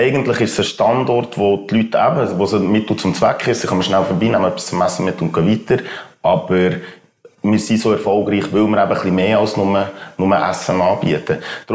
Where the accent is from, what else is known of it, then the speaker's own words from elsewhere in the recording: Bern, Switzerland; Ich bin jetzt 30, ich bin in Bern geboren und aufgewachsen.